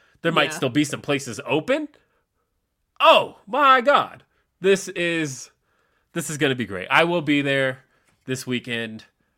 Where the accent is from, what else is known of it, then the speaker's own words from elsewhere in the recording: Los Angeles, California, United States; I am from Los Angeles, and so for me, Los Angeles trips are homecoming.